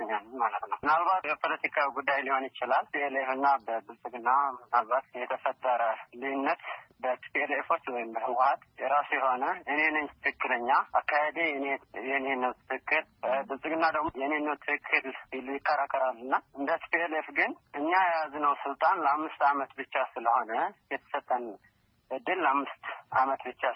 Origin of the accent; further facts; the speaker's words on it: Tigray, Ethiopia; እኛ የትግራይ ሕዝቦች እንደ ትግራይ ማለት ነው እንደ አንድ የትግራይ ልጅ ተወላጅ